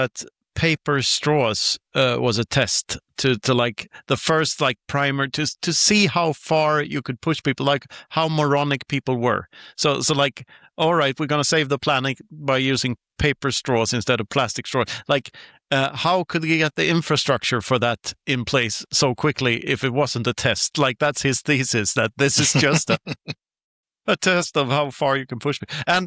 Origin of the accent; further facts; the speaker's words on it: Sweden; now in Spain; I'm from Sweden, and Sweden is known for having a very loose policy during the COVID years.